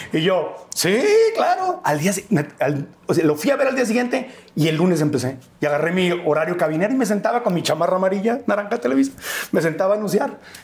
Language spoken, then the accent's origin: Spanish; Tijuana, Baja California, Mexico; moved away; Yo dije, no, pues yo vengo de Tijuana, yo ya hice mis cosas allá.